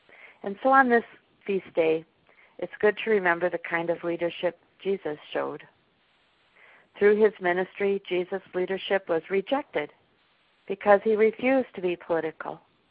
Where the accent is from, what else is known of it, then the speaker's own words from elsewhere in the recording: Minnesota, United States; I come from Minnesota, and during the winter, especially towards the end of winter, there would be huge mounds of snow